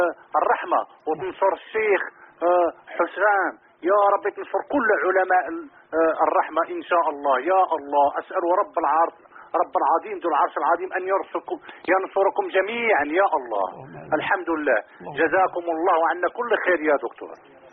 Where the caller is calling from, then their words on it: Canada; إحنا في الغربة. أنا أكلمكم من كندا.